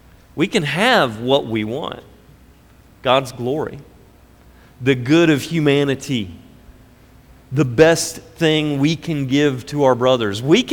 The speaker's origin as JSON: {"language": "English", "region": "the South", "country": "United States", "tie": "born or raised there", "said": "This won't be as relevant to you, but I grew up in the South. I got a few other Southerners here."}